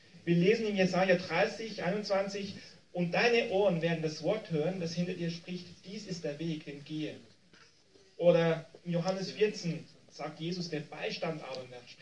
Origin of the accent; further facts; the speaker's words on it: Switzerland; Keine Absicht, ich bin auch Schweizer, aber das ist ja nur nebenbei.